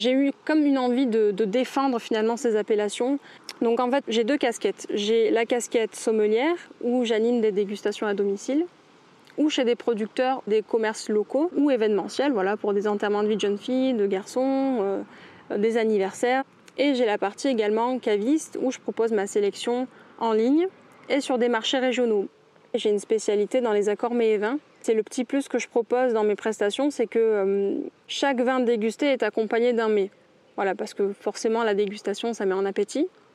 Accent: Avignon, Provence-Alpes-Côte d'Azur, France; now in Venasque, France; je suis native du Vaucluse, donc je suis d'Avignon à la base, puis je me suis installée sur Venasque il y a 5 ans.

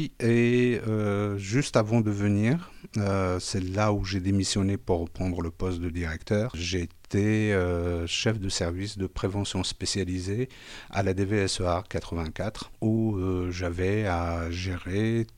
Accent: Casablanca, Casablanca-Settat, Morocco; moved away as an adult; now in France; je suis natif de Casablanca, c'est là où j'ai grandi et j'ai toutes mes racines. Et arrivé en France pour faire mes études, l'intégration a fait le reste et 35 ans plus tard, je suis encore là.

